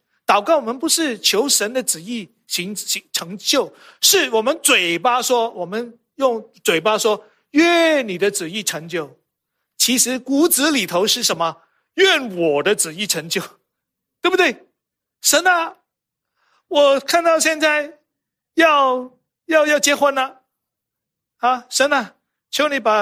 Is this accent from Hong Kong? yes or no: yes; Hong Kong; also born or lived in Mississippi / New York; 我是一个 city boy 哈，是城市长大的孩子。那我在香港出生啊 ，city boy 哈。